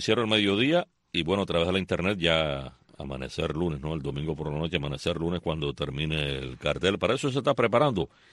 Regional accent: Cuba; como cubanos somos

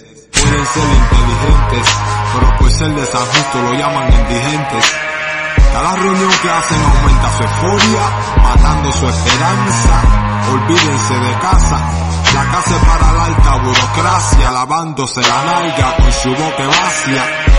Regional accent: Cuba; Nosotros mismos nos separamos y somos igual cubanos.

